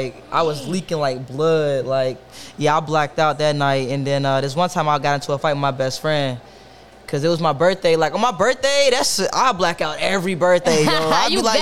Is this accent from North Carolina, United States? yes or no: no; Cincinnati, Ohio, United States; And then just remembering where I'm from, like, I'm from Cincinnati.